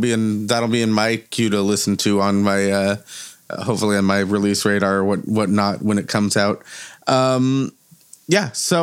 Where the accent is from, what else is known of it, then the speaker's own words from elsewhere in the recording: Los Angeles, California, United States; I grew up in Los Angeles.